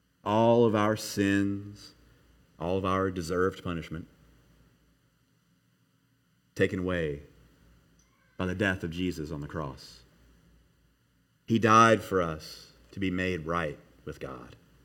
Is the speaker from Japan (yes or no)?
no; Kentucky, United States; moved away as an adult; So most of you know that I'm a native Kentuckian. And you know, I was born and raised in Kentucky, lived there for the first 24 years of my life.